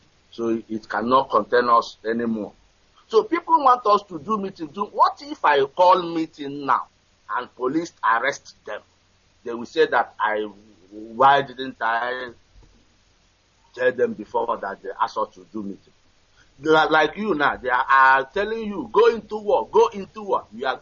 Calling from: Senegal; I'm calling from Senegal.

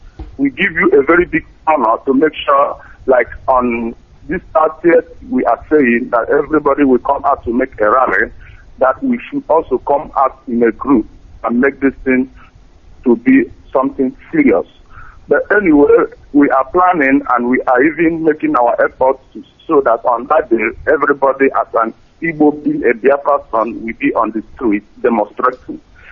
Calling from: Malaga, Andalusia, Spain; I am calling from Spain, Malaga.

